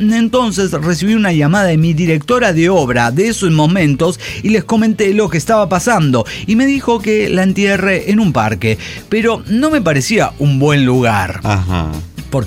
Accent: Pasto, Nariño, Colombia; now in Bogotá, Colombia; La voy llevando porque soy chica de Pasto, ¿no?

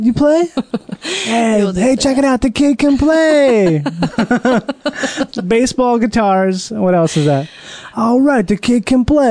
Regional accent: Rochester, Minnesota, United States; Yeah, I'm from Minnesota.

